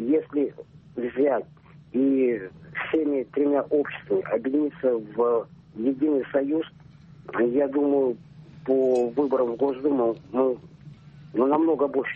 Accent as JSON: {"language": "Russian", "town": "Kopeysk", "region": "Chelyabinsk Oblast", "country": "Russia", "said": "город Копейск, Челябинской области."}